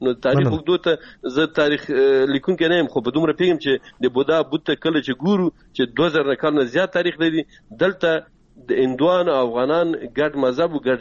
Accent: Afghanistan; زه د یو افغان، د یو پښتون په توګه

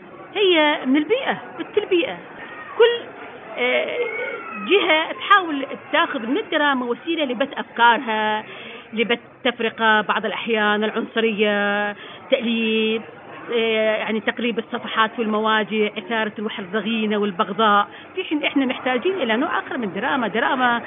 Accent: Iraq; باعتباري متلقية عراقية وأيضا أتفرج على تلفزيون العراق

